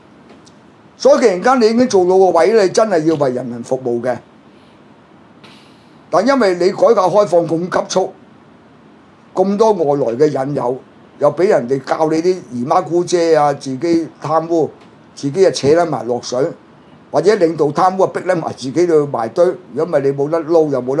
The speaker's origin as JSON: {"language": "Cantonese", "country": "China", "said": "我哋中國人難進步咧，就睇嗰個足球就知㗎"}